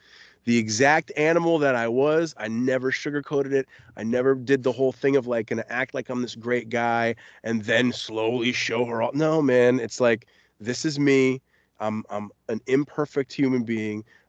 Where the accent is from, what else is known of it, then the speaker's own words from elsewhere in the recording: Florida, United States; And I'm from Florida. Like, I'm from South Florida.